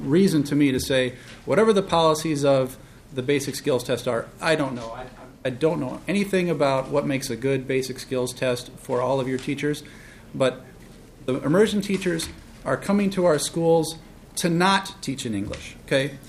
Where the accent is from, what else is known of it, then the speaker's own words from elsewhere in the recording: Minnesota, United States; And I've told people, I'm from Minnesota. This is a state that truly values education, and we need to preserve and protect the education system here.